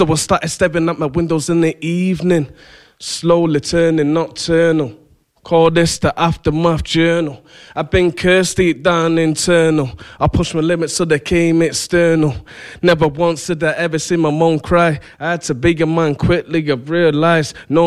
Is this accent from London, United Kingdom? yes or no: no; Manchester, North West England, United Kingdom; Yeah, I'm from Manchester. I'm 28.